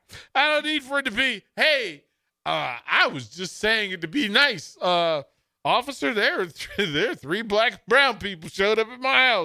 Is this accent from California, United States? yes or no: no; Washington, District of Columbia, United States; Now, remember, and I'll say this, the National Zoo is in my hometown. The National Zoo is in my hometown.